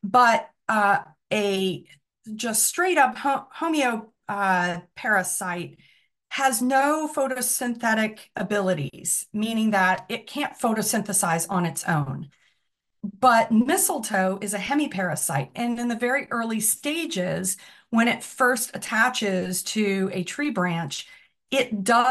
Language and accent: English; South Carolina, United States; When I was a kid growing up in South Carolina, because I love to climb trees all the time